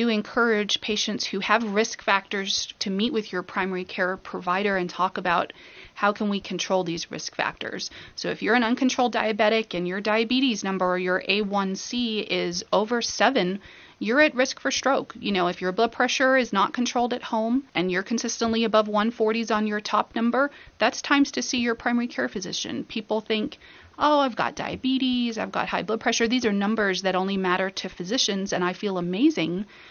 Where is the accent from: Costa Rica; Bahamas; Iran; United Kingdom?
Bahamas; now in Monterey, United States; I am the family practice doc here in Monterey, and I am from the Bahamas, which is, yes, a long way away. It's about 180 miles off the coast of Florida